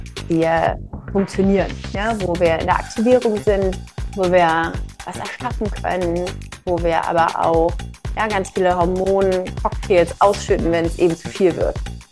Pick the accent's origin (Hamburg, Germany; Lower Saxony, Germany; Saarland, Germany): Hamburg, Germany; born there; Ich bin in Hamburg geboren